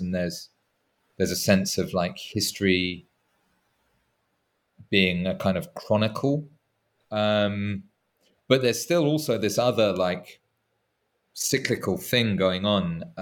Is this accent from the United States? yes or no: no; England, United Kingdom; to me as an Englishman